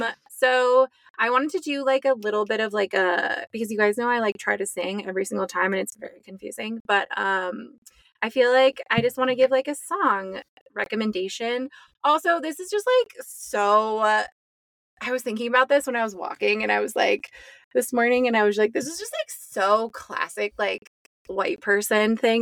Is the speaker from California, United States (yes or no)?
yes; Mariposa, California, United States; They also just played like in my hometown in Mariposa at the Grove House last night.